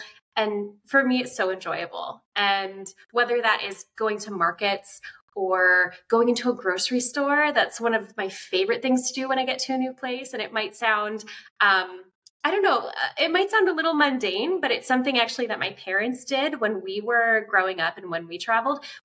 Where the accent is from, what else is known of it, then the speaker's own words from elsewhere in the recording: Pennsylvania, United States; also born or lived in United Kingdom; now in Switzerland; I am from the East Coast, Pennsylvania, originally, and have lived both in the UK and I currently live in Switzerland.